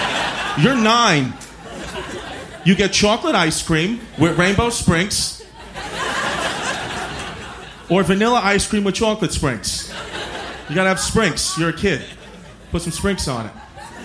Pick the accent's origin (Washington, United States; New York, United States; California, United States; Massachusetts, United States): New York, United States; You know, we're both from New York. You know, we have these accents. Like, I can't hide it.